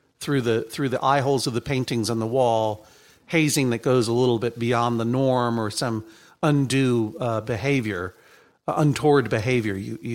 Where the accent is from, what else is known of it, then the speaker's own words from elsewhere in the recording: Milwaukee, Wisconsin, United States; pardon me, but I am from Milwaukee, and this does not comport to my standards.